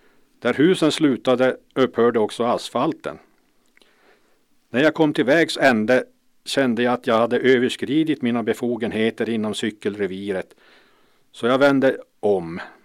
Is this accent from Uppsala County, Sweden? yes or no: no; Malmberget, Norrbotten County, Sweden; Vi flyttade runt i Malmberget, från Västerlånggatan till Köpmangatan till Bolagsvägen och den så kallade tågolyckan.